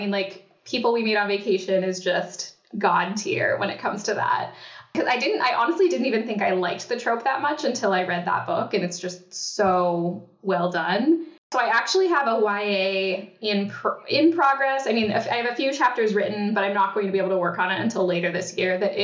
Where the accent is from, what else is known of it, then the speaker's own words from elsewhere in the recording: Seattle, Washington, United States; But there are just so many different birds here, you know, just different from the ones that I grew up with in Seattle.